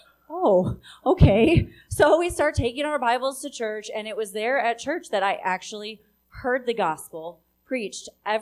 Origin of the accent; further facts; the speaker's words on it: Michigan, United States; Well, I grew up in Michigan, and I say I grew up in a semi-Christian home.